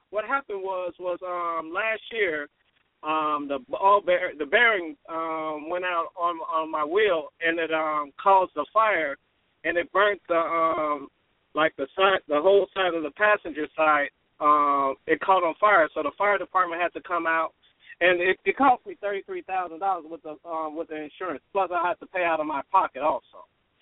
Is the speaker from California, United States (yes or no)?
no; Chicago, Illinois, United States; I'm from Chicago